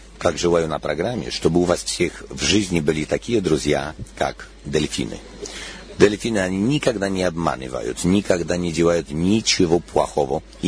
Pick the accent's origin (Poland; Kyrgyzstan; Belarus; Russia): Poland; Russian is a second language; Я из Польши, у нас страна очень-очень религиозна.